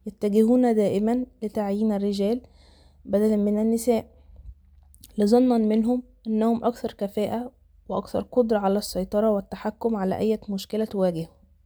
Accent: Egypt; في بلدي مصر كنا نعاني قديما من عدم المساواة بين الفتيات والأولاد

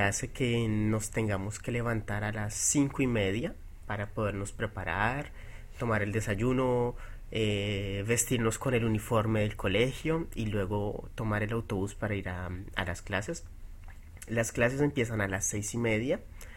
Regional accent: Colombia; En Colombia hay muchos colegios que no tienen un restaurante escolar, entonces debemos regresar a la casa

